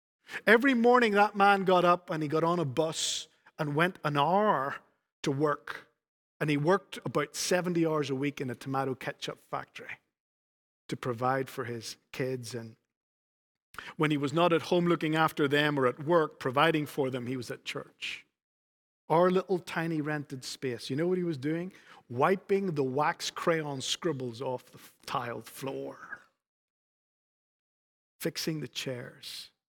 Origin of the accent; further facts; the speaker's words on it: Spain; the little tiled floor in the little church that I grew up in Spain